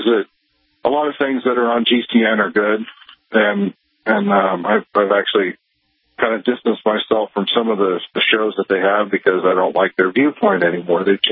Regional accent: California, United States; now in Wyoming, United States; I mean, I'm from California. I left California for the right reasons, not to transplant it to Wyoming

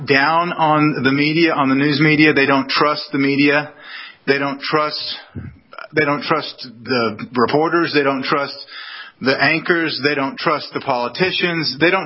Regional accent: Dallas, Texas, United States; I know just growing up around Dallas, Fort Worth area

